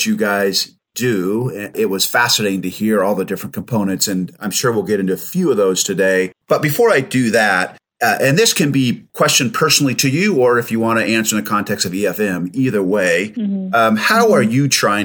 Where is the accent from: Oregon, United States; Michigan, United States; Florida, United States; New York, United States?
Oregon, United States; Roseburg; I grew up in Oregon, actually grew up in a small logging town called Roseburg, Oregon.